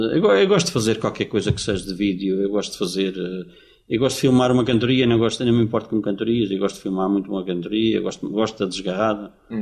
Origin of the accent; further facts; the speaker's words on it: Madalena, Azores, Portugal; born there; moved away as an adult; now in São Jorge, Portugal; vim para São Jorge há 37 anos e vivi aqui 34, portanto tem mais anos São Jorge que tenho do Pico. E nasci na Madalena do Pico.